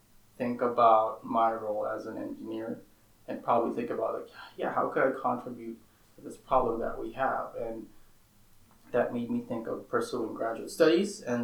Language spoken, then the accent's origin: English; Philippines; English is a second language; So, yeah, I originally am from the Philippines and from a small town called Espanyas, Luna, which is about 2 hours south of Manila.